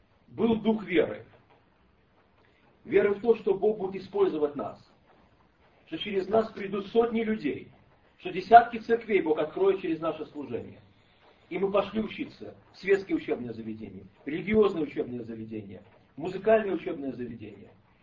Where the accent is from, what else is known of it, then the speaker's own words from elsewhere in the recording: Minsk, Belarus; Я из Минска, и я пресвитер церкви Благовестия.